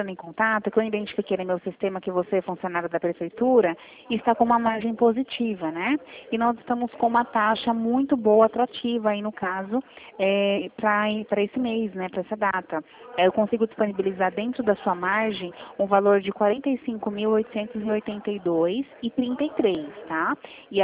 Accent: Mogi Guaçu, São Paulo, Brazil; Isso, na verdade, sou aqui do Mogi Guaçu

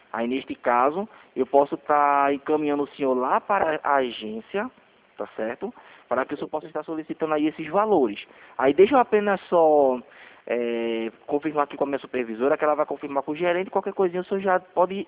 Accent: Recife, Pernambuco, Brazil; Porque na verdade eu sou daqui de Recife, né?

